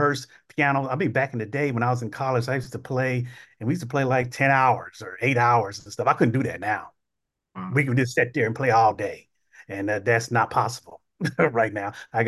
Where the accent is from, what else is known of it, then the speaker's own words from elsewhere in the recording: San Diego, California, United States; also born or lived in Hawaii / Virginia; So I grew up in San Diego.